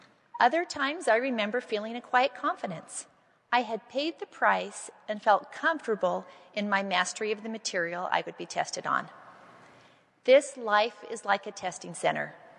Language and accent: English; Provo, Utah, United States; also born or lived in Harrisburg; Although I grew up in Provo, right before my junior year of high school, my family moved to Harrisburg, Pennsylvania.